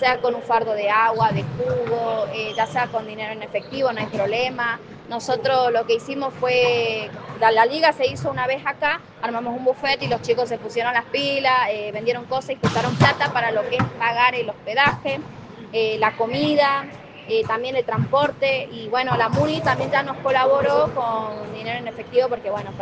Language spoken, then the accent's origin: Spanish; Perico, Jujuy, Argentina; yo soy de Perico